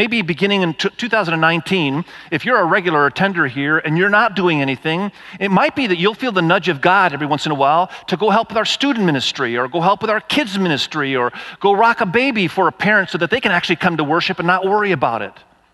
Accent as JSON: {"language": "English", "country": "Indonesia", "tie": "born or raised there", "lives_now": "Dayton, United States", "said": "both my wife and I, Kathy and me, we were raised in Asia. I was raised in Indonesia."}